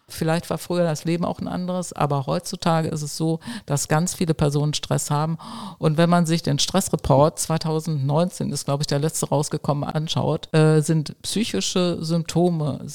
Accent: Rösrath, North Rhine-Westphalia, Germany; ich fahre mit dem Auto so alles anderthalb Stunden rund um meinen Heimatort hier, Rösrath.

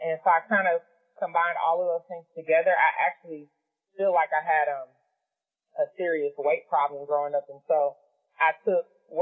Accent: Oakland, California, United States; But we grew up in Oakland, California.

